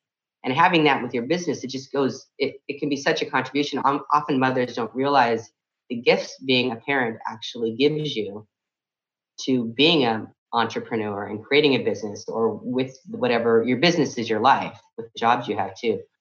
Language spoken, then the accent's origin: English; San Francisco, California, United States; I have a masterclass, Business Done Different, coming up here in San Francisco, my hometown, in a couple weeks.